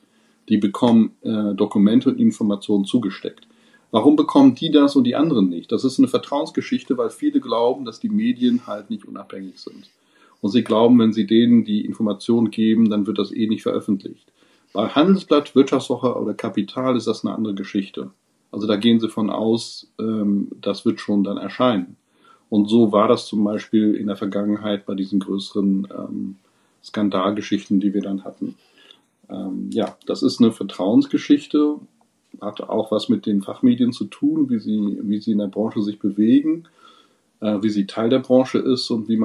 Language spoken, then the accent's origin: German; South Africa; accent: South African; first language English; German is a second language; Deutsch ist eine Fremdsprache für mich gewesen. Ich musste das mit 6 Jahren wirklich lernen. Meine Muttersprache ist Englisch und ich habe wenn ich müde bin oder mich da nicht bemühe, dann habe ich einen südafrikanischen Akzent. Ich habe sonst einen englischen Akzent.